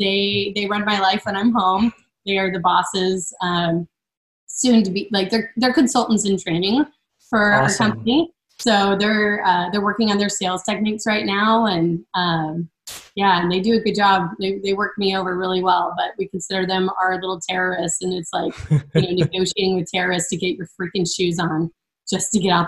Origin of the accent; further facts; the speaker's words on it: Texas, United States; Well, this is my home. So I'm a Texan, born and raised, and I love it, and I'll live here forever.